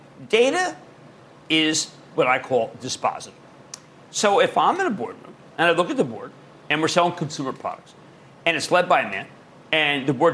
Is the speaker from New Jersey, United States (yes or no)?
yes; New Jersey, United States; Let's go to Kush in my home state of New Jersey.